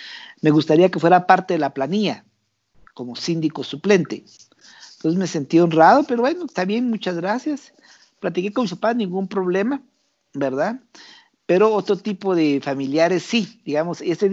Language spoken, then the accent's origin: Spanish; Quetzaltenango, Guatemala; Quetzaltenango, de donde soy oriundo, ¿verdad? Yo digo, yo vivo en Quetzaltenango y trabajo en Guatemala, ¿verdad? No tiene que perder uno sus orígenes